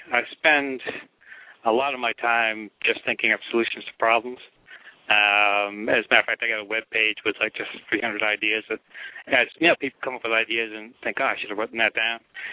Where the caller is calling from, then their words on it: Palm Harbor, Florida, United States; I'm calling from Palm Harbor, Florida.